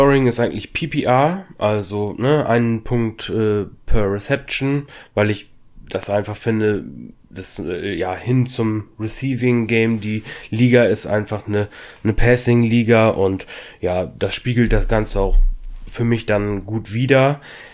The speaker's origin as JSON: {"language": "German", "region": "Lower Saxony", "country": "Germany", "tie": "born there", "said": "ich bin gebürtiger Ostfriese"}